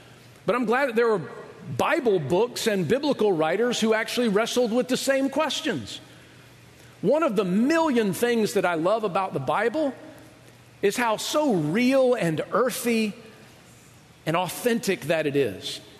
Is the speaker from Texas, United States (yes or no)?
no; Georgia, United States; Edie and I had done some water skiing because we grew up in Georgia around lakes.